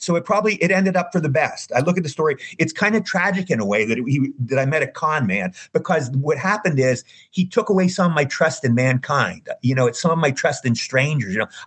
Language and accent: English; Cumberland, United States; now in New York, United States; I come from Cumberland, a small city. Cumberland is like Mayberry. Mm. You know, we all knew each other.